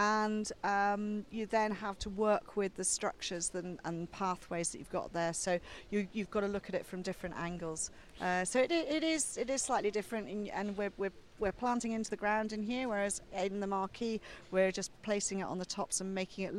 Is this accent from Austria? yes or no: no; North East England, United Kingdom; So didn't really settle anywhere until I was about 8.5 years old. We settled in Northumberland. So I come from Northumberland. Basically, that's where I say my home is.